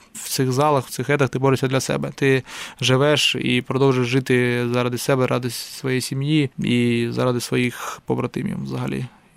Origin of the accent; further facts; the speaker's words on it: Donetsk Oblast, Ukraine; Тим паче, я сам родом з Донецької області. У мене моє село окуповане 14 року ще